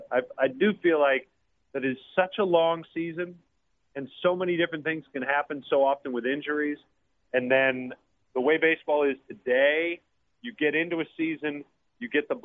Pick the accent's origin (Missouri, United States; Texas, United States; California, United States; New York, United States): Texas, United States; I grew up in Texas and following the Rangers.